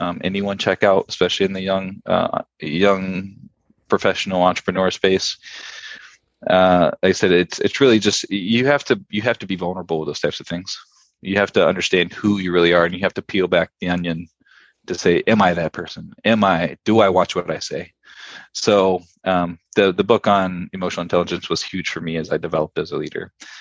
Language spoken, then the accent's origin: English; Lakeland, Florida, United States; now in New York, United States; I'm from the great city of Lakeland, Florida, and all we drink is sweet tea.